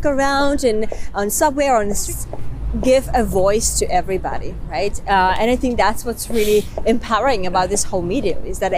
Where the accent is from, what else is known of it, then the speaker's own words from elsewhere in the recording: Finland; moved away as an adult; also born or lived in St. Petersburg, Russia; So yeah, I was born in St. Petersburg. I lived there until I was six, and then moved to Finland, and you know, grew up in Finland, went to school there, went to do my university studies, did my master's in Finland